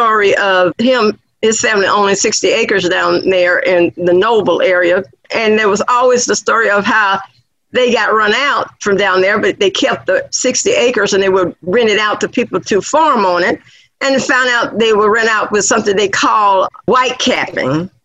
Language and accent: English; Georgia, United States; born or raised there